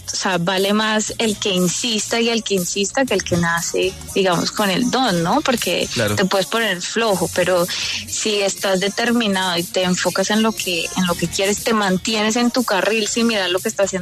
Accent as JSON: {"language": "Spanish", "country": "Colombia", "said": "¿Quién soy yo, colombiana, para venir a decirles a ellos"}